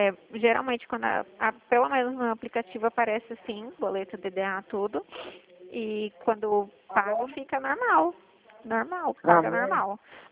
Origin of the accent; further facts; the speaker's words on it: Itu, São Paulo, Brazil; Sou daqui de Itu.